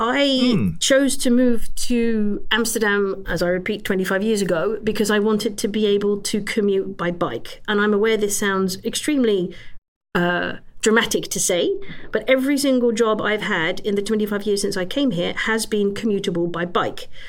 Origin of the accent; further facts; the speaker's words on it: London, United Kingdom; born there; I'm half English, half Greek, hence the schizophrenic first name with an H … with an S, which is the Greek one. I was actually born in London